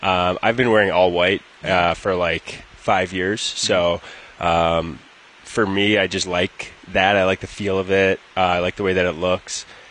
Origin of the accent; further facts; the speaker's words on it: Minnesota, United States; I'm from Minnesota. I watched the Gophers every Friday and Saturday night.